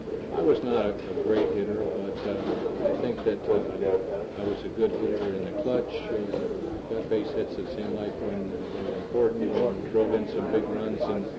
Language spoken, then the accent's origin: English; California, United States; also born or lived in Nebraska; Well, I was born in Nebraska, and my parents moved to California when I was less than 2 years old, so I was really raised in California.